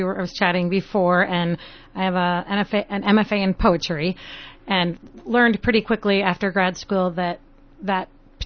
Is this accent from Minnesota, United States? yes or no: yes; Minnesota, United States; But I grew up in Minnesota. I don't know. We can't help it come back, I think. I've left 3 different times and come back every time.